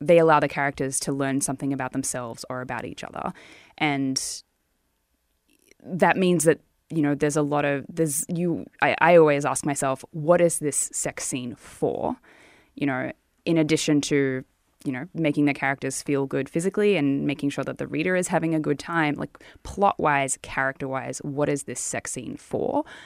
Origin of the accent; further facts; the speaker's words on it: Australia; because I'm Australian and I wanted to make the place look beautiful and realistic.